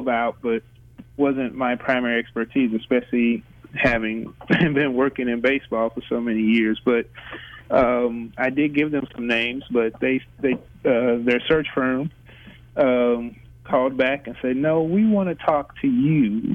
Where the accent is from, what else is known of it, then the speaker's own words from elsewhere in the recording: St. Louis, Missouri, United States; now in Kansas City, United States; Well, I'm originally from the St. Louis area, but I've spent close to 30 years in Kansas City